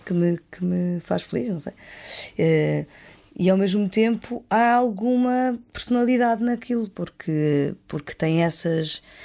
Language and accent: Portuguese; Portugal; accent: Portuguese; o sotaque português, a ideia de que as palavras para mim são ditas de uma certa maneira que eu procuro.